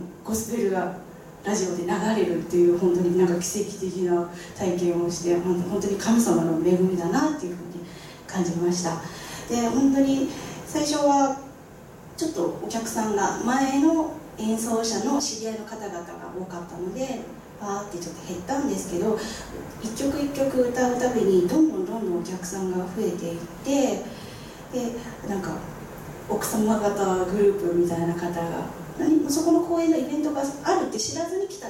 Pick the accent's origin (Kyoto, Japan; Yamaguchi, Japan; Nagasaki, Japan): Nagasaki, Japan; 曲紹介の中で私が長崎出身だっていうことをちょっと話したんですね。